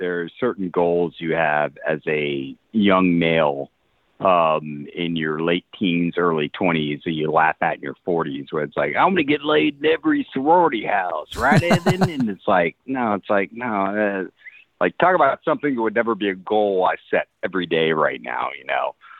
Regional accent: Austin, Texas, United States; And I grew up in Westlake. There were no restaurants in Westlake. Westlake had the worst food taste of anyone I knew in Austin.

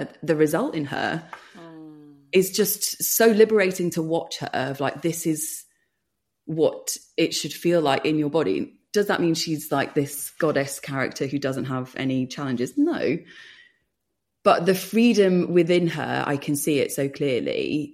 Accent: Bolton, North West England, United Kingdom; we grew up in Bolton in the 80s with Thatcher at the helm, and it was very working class.

